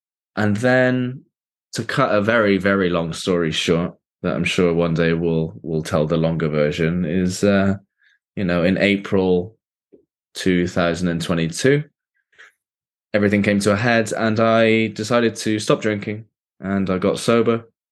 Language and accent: English; Canada; now in United Kingdom; I'm from Canada originally, got lots of family out there.